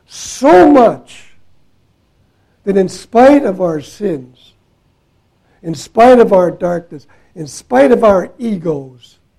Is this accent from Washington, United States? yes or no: no; Milwaukee, Wisconsin, United States; I grew up in Milwaukee, came to this chapel, found the Lord Jesus as my Savior at a Bible camp.